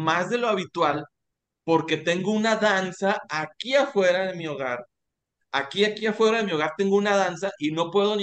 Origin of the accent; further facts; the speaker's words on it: Torreón, Coahuila, Mexico; queremos mucho a la gente de Saltillo porque somos de Torreón, Coahuila.